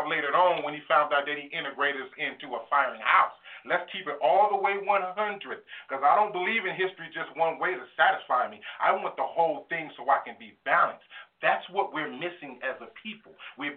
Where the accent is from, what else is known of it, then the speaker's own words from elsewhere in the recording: Lake Wales, Florida, United States; born there; I'm born from Florida, Polk County, Lake Wales. I got folks out there too.